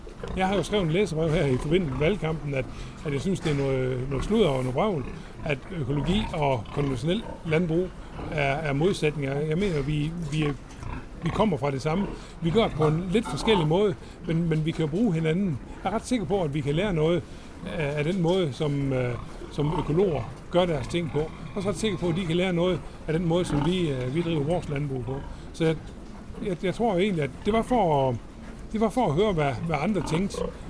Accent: Horsens, Central Denmark Region, Denmark; Jeg er fra Østjylland, fra Horsens, og der har mine forældre gård i mange år. Og jeg er egentlig født på en kvægård

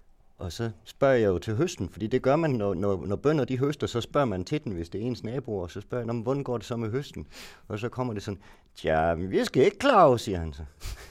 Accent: Jutland, Denmark; jeg er så jyde

